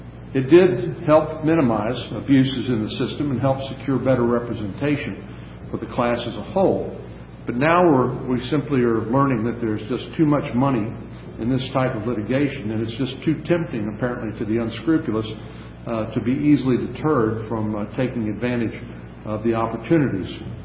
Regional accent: Texas, United States; One of the leading newspapers in my home state, the Dallas Morning News

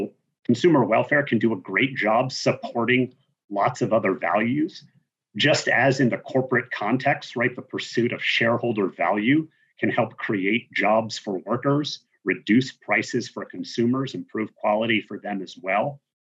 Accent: Massachusetts, United States; famous paper from years ago that looks at why is California so much more innovative than Massachusetts, my home state.

